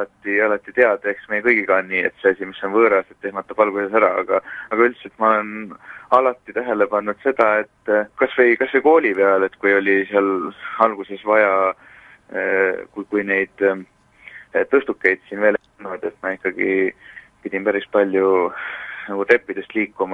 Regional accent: Hiiu County, Estonia; kuna ma olen Hiiumalt pärit

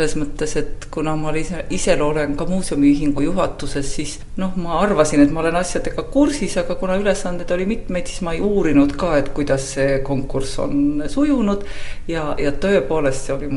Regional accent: Hiiu County, Estonia; ma olen hiidlane ja kõik mu esivanemad on hiidlased ja selles mõttes ma olen väga tahtnud töötada Hiiumaal ja Hiiumaa muuseumis.

